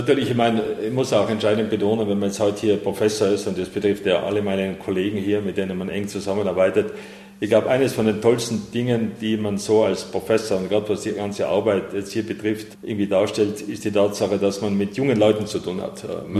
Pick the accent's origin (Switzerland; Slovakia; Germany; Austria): Austria; Innsbruck, Tyrol; now in United States; Innsbruck ist jetzt meine Heimatstadt, man fühlt sich natürlich da sehr angezogen oder will man jetzt so doch in den USA bleiben